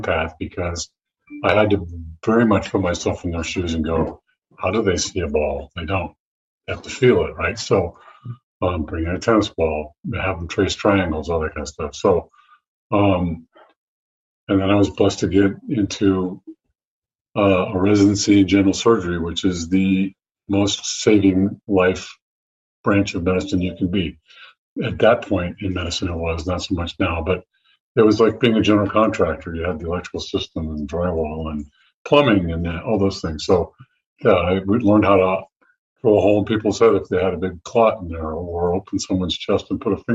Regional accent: Monterey, California, United States; born there; I was born in Monterey. She had me for 10 days and then gave me up to an orphanage and adopted 9 months later.

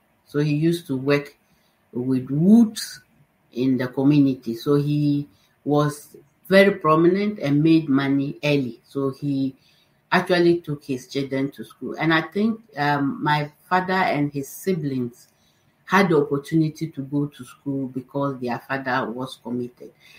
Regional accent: northern Ghana, Ghana; I come from Ghana.

